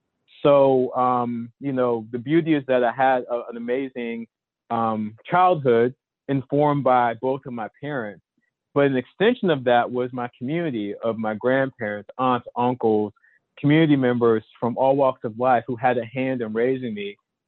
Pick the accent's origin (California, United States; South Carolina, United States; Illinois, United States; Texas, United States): South Carolina, United States; Beaufort; I'm from Beaufort, South Carolina, so not terribly far away, but we're all a part of this coastal region